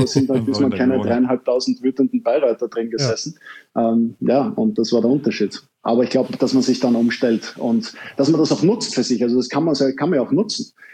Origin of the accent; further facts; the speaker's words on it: Vienna, Austria; ich als Wiener hatte aus dem ehemaligen Jugoslawien eine Menge Spieler in den ganzen Nachwuchsteams